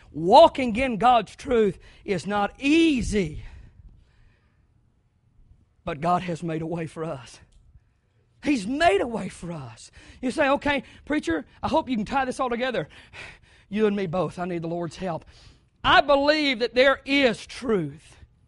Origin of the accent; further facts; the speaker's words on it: the South, United States; I've heard this said all my life. I grew up in the South, so this is how they say it.